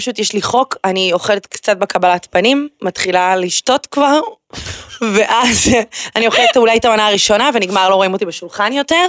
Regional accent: Rehovot, Central District, Israel; born there; אני נולדתי ברחובות... אני סיימתי בבית ספר דשליט ברחובות.

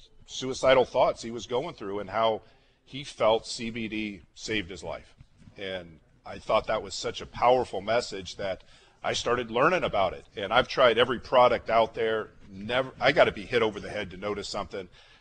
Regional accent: Los Angeles, California, United States; I'm from Los Angeles. I come out here.

